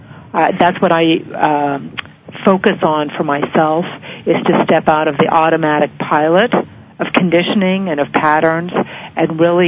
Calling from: Florida, United States

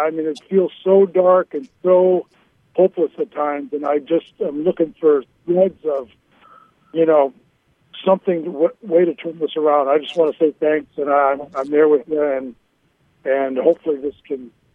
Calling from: Portland, United States; Yeah, I'm calling from Portland.

